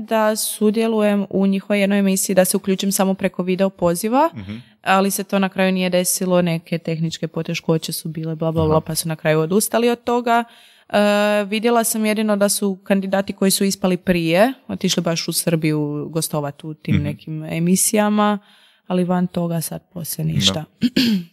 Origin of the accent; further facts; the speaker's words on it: Croatia; dok kod nas u Hrvatskoj ono, izađeš iz